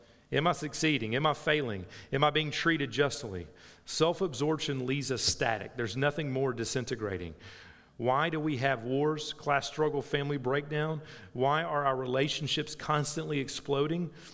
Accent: United States; I'm an American, and in America, if there's one word you don't touch, that's the word rights.

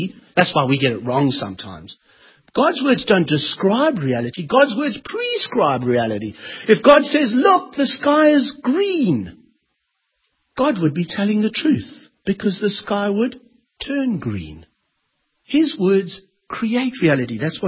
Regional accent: Perth, Western Australia, Australia; Maybe it's because I'm from Perth and there's no hills.

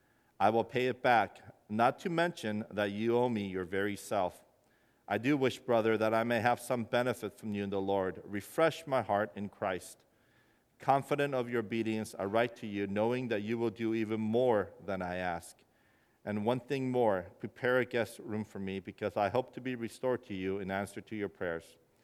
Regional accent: Irvine, California, United States; when I was growing up, I grew up in Irvine, but our church was in Los Angeles.

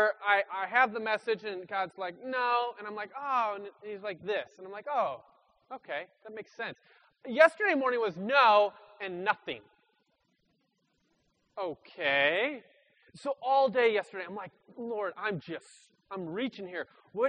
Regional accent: Minnesota, United States; born there; now in Iowa, United States; So I used to live in Minnesota. I was born in Minnesota. And then over time, I moved and I now live in Iowa.

